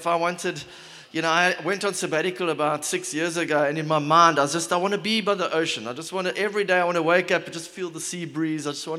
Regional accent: Port Elizabeth, Eastern Cape, South Africa; I come from Port Elizabeth.

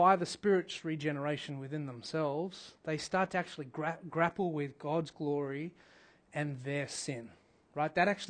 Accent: Australia; moved away as an adult; I am an Aussie living in a foreign land

